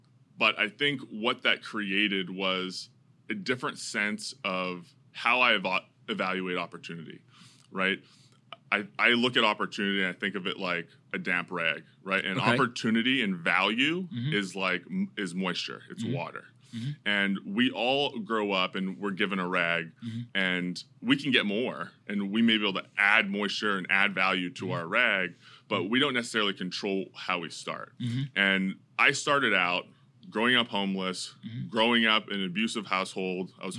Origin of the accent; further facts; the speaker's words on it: Okotoks, Alberta, Canada; Yeah. So I grew up in Okotoks, Alberta. It's mm-hmm. a small town outside of Calgary in mm-hmm. Western Canada, about 20,000 people in my town at the time.